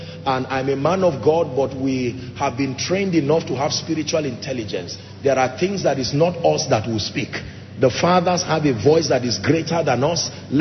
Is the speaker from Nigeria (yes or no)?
yes; Nigeria; And I understand the dynamics of politics, I'm a Nigerian.